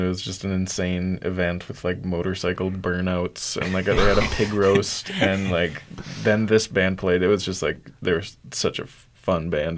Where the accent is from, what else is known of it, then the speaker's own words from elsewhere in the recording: Winnipeg, Manitoba, Canada; When I grew up in Winnipeg, it was mostly like I was just going out to see like punk shows